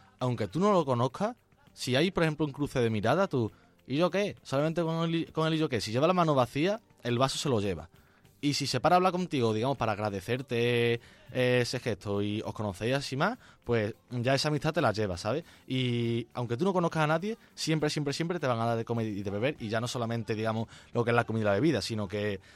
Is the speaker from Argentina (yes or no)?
no; El Campillo, Spain; y de verdad que no es porque sea mi pueblo y no es por fardar, que la romería del Campillo, mi pueblo